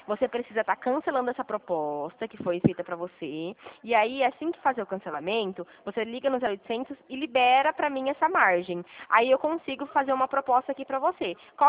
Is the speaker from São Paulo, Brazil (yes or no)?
yes; Dracena, São Paulo, Brazil